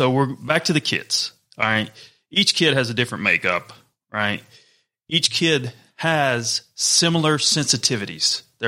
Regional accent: the South, United States; I grew up in the South, but I was the hillbilly in New York City.

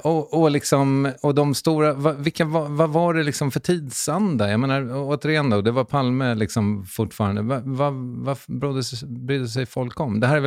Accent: Strängnäs, Södermanland, Sweden; Jag kommer ju från Strängnäs

